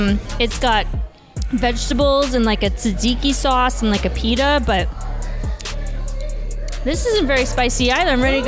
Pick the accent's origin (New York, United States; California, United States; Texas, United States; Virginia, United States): Virginia, United States; I'm from Northern Virginia. I love shawarma.